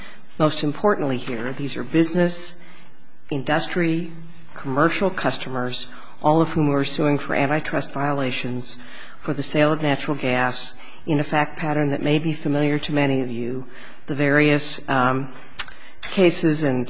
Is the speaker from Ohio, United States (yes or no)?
no; Kansas City, Missouri, United States; I'm a lawyer from Kansas City.